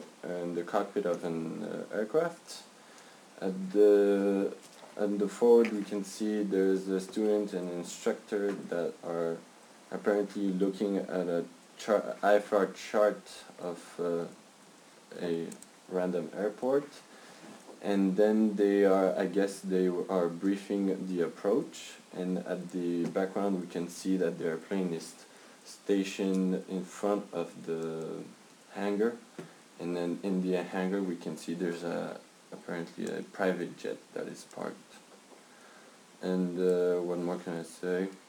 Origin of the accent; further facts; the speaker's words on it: Belgium; English is a second language; I am 20 years old. I am from Belgium. I am actually studying to become a commercial pilot here in Belgium at BFS.